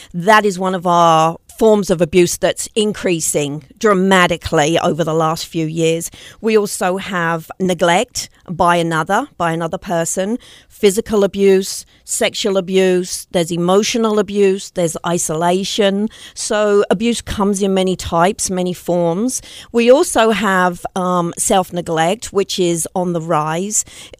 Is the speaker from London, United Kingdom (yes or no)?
no; Cambridge, East of England, United Kingdom; moved away as an adult; now in United States; I actually came to the United States back in 1989. I came on a two-week vacation. I was born and raised in England in the university city of Cambridge.